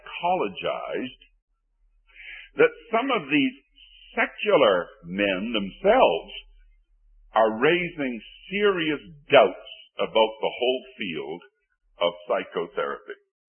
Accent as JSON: {"language": "English", "town": "Somerville", "region": "Massachusetts", "country": "United States", "tie": "born or raised there", "said": "I was brought up in Somerville."}